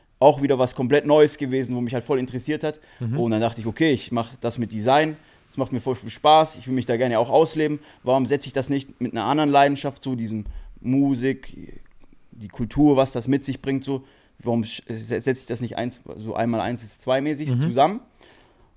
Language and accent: German; Germany; wo ich aufgewachsen bin, so am Bodensee, keinen kannte